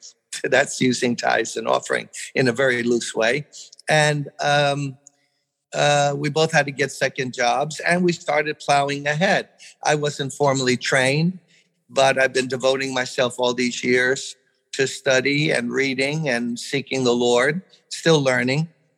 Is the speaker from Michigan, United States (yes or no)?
no; Brooklyn, New York, United States; I'm born and raised in Brooklyn.